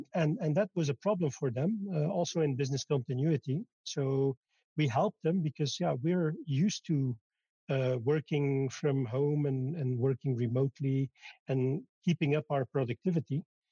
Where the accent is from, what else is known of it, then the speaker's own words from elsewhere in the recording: Belgium; I'm from Belgium.